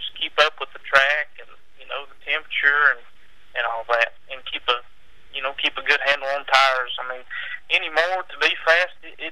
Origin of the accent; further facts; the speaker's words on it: Kingsport, Tennessee, United States; Well, I'm from Kingsport, Tennessee, in the Virginia area up here.